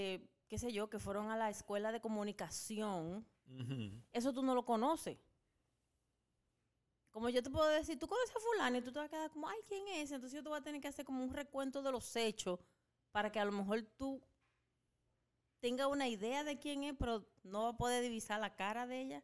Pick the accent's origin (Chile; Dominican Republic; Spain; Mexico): Dominican Republic; Claro que somos dominicanos.